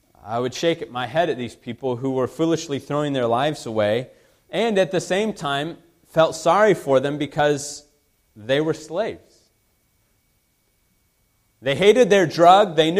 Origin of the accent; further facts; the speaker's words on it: Phoenix, Arizona, United States; I grew up in Phoenix. Seems like a lifetime ago now, but I grew up in a church there.